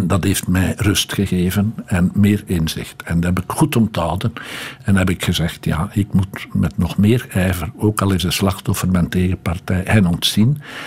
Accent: Leuven, Flanders, Belgium; Ik ben wel van Leuven

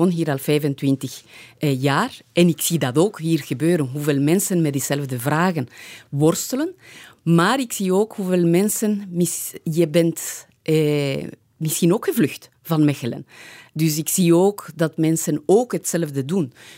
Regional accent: Ecuador; now in Belgium; Nu moet ik eerlijk zeggen, ik woon al 25 jaar in België. En intussen ben ik Belg geworden. En ik vind België even complex als Ecuador zelf. Maar toen ik opgroeide in Ecuador voor een meisje van... toen ik daar opgroeide, vond ik het... ik vond mijn plek daar niet.

